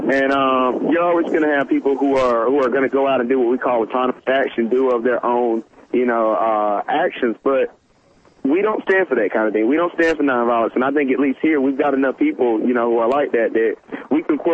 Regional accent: Broxton, Georgia, United States; accent: Georgia; now in Boston, United States; I'm from Broxton, Georgia, in Coffee County.

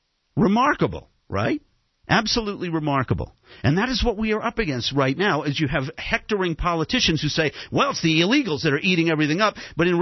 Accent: Wellesley, Massachusetts, United States; now in Los Angeles, United States; She's from Weston, Massachusetts. I'm from Wellesley, the town over. And we're both in L.A.

